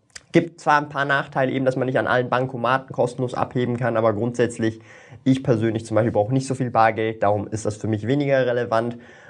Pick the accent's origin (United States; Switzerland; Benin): Switzerland; um halt Fremdwährungen zu erhalten als Schweizer